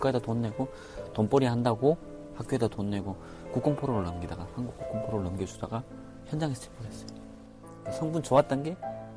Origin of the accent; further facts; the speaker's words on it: Chongjin, North Hamgyong, North Korea; now in South Korea; 제가 고향이 청진인데